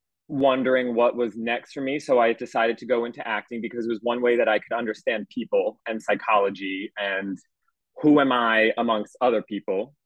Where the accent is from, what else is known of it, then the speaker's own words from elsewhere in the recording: New Jersey, United States; I grew up in South Jersey, right near where you grew up.